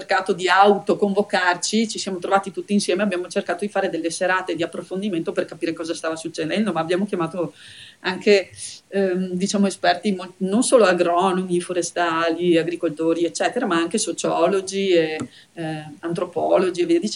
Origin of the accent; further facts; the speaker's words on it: Belluno, Veneto, Italy; io vengo da Belluno, Belluno è nel Veneto